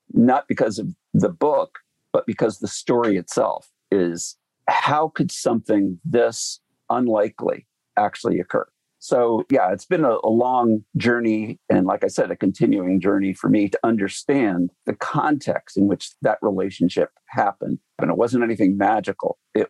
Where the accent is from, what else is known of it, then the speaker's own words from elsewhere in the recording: Iowa, United States; But I grew up in Iowa, which is a predominantly understates the matter, predominantly white state, more so then, in fact, in the 60s.